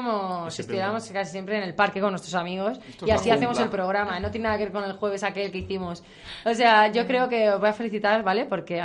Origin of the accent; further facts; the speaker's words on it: Moratalaz, Community of Madrid, Spain; Yo que soy de Moratalá, siempre ha habido un espacio en el que podamos ir gente joven a estar.